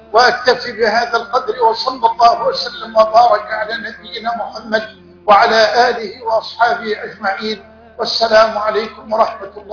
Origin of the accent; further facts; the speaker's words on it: Egypt; ولا تنسوا بلدنا مصر اليوم من الدعاء